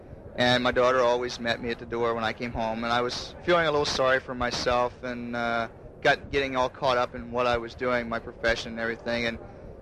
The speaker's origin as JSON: {"language": "English", "town": "Harrisburg", "region": "Pennsylvania", "country": "United States", "tie": "born or raised there", "said": "I grew up in New York, Harrisburg area, Pennsylvania, and Goldsboro."}